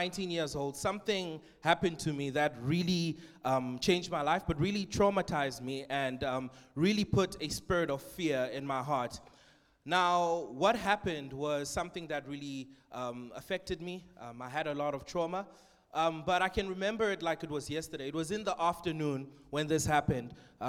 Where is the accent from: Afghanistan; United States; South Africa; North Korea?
South Africa; Cape Town, Western Cape; I grew up here in Cape Town. I'm a Capetonian, if you can tell by my accent, yes. And I spent my whole life in Cape Town